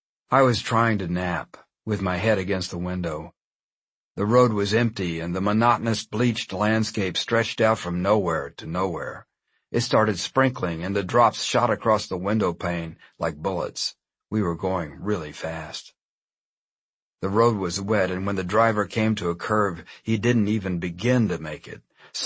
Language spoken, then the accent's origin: English; Texas, United States; Growing up in Texas, I was always aware of our festive and treacherous neighbor next door.